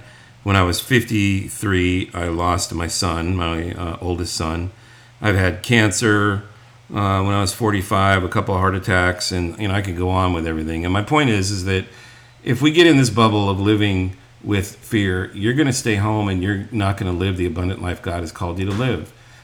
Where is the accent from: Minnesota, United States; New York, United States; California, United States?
California, United States; Hacienda Heights; we had this big backyard when I grew up in Hacienda Heights. We lived up in a hill, and most of the stuff up there was undeveloped